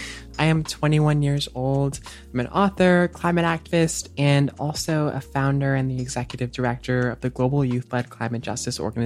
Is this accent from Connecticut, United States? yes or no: yes; Connecticut, United States; I am from Connecticut, just like Olivia, in the United States.